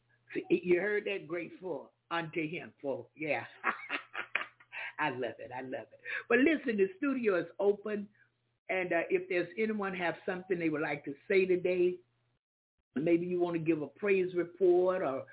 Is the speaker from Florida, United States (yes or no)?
yes; Jacksonville, Florida, United States; accent: country; I say, Jacksonville, I'm from Florida.